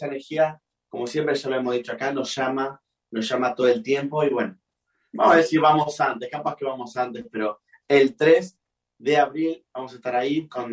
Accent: Comodoro Rivadavia, Chubut, Argentina; Desde Comodoro, nuestra ciudad, bueno, mi ciudad natal.

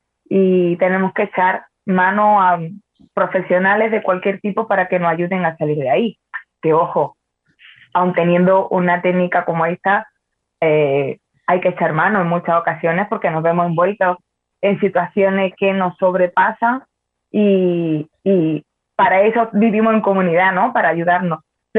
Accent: Granada, Andalusia, Spain; soy de Granada, de España

